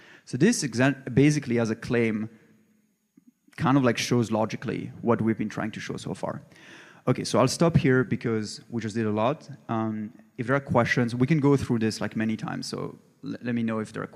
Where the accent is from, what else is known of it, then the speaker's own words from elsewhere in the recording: Belgium; So as an example, so I come from Belgium.